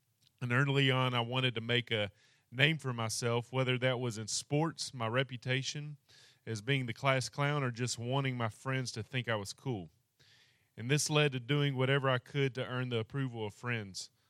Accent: Louisiana, United States; I grew up in Louisiana, going to church, but the church that we attended was not centered on the gospel.

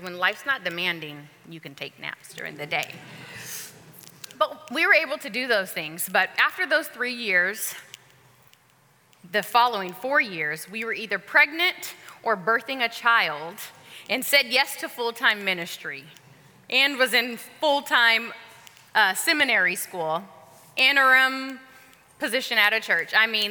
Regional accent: California, United States; now in Dallas, United States; We're originally from California. Literally, the day after we got married, we moved to Dallas, Texas, because it was a big faith move.

